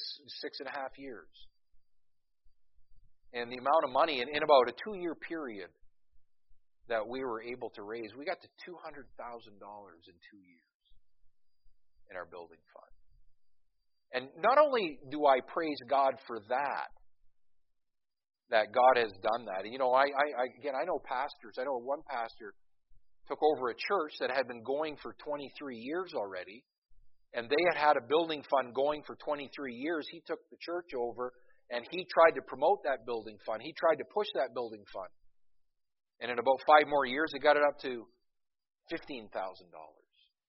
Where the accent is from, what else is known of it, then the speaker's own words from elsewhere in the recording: Scotland, United Kingdom; Now, as a Scotsman, the first thing I thought about